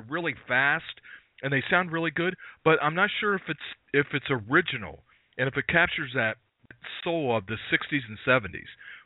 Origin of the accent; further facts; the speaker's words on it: Ohio, United States; And I'm from Ohio, and, you know, I love the Youngstown sound. I love the Cleveland sound.